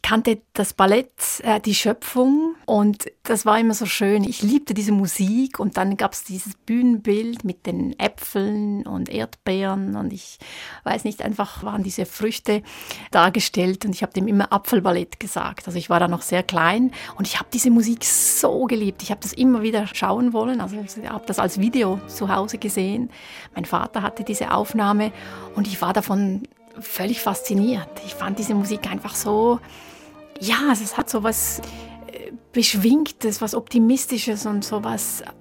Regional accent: Wollerau, Schwyz, Switzerland; Es hat einen ganz starken Ursprung in dieser Gegend, in Wollerau. Also das ist Kanton Schwyz, wo ich aufgewachsen bin.

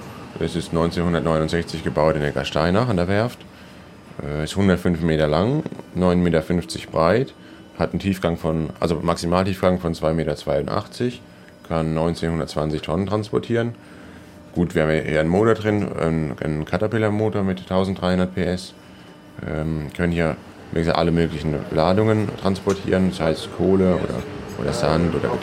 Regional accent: Hirschhorn, Hesse, Germany; Ich komme selber vom Neckar in Hirschhorn, da haben wir unser Schloss und da bin ich zu Hause. Ich fahre natürlich am liebsten durch meinen Heimatort durch

